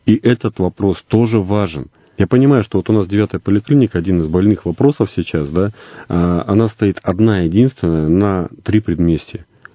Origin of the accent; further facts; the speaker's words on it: Irkutsk, Irkutsk Oblast, Russia; Во-первых, повторюсь, я же коренной иркутянин.